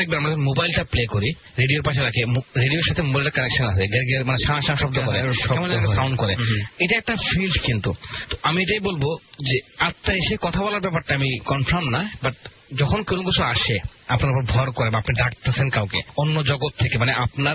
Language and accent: Bangla; Sunamganj, Sylhet Division, Bangladesh; now in Dhaka, Bangladesh; আমাদের সুনামগঞ্জের ঘটনা, আমাদের বেশিরভাগ সময় সুনামগঞ্জে কাছে, আমি একজন গ্রামের ছেলে, মাটির মানে মাটি থেকে উঠে আসছি। তো 2003-2004 ঢাকায় আসছি আমি, তারা গ্রামে ছিলাম।